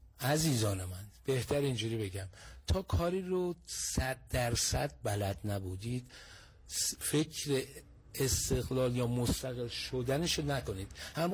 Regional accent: Tehran, Tehran Province, Iran; تهران بزرگ شدم، بچه نازی آبادم. من مدرسه رازی درس میخوندم، نازی آباد.

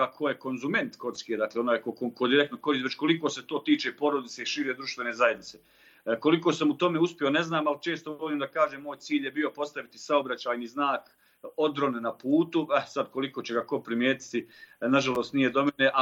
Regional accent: Bosnia & Herzegovina; mi kao Bosanci i Hercegovci nikada ne smijemo dakle zaboraviti

